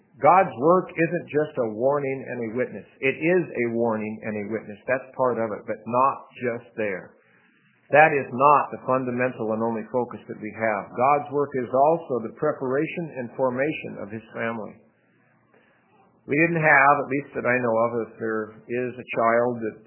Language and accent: English; Montana, United States; also born or lived in Oregon; I grew up in Montana, and I grew up in Oregon.